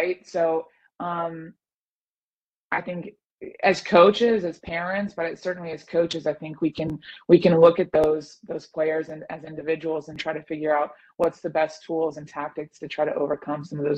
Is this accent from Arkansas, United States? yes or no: yes; Little Rock, Arkansas, United States; So I was from Arkansas, I was from Little Rock, and then so this didn't seem too far away.